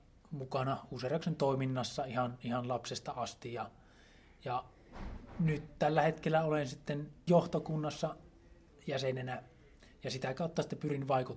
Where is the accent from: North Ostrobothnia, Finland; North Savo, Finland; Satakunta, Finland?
North Ostrobothnia, Finland; Pyhäjoki; Pyhäjoelta.